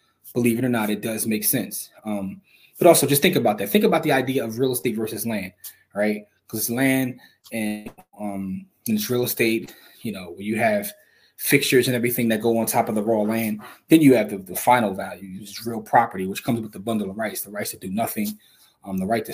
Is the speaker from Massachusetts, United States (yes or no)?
no; Philadelphia, Pennsylvania, United States; my perspective as being a Philadelphian living in a dense city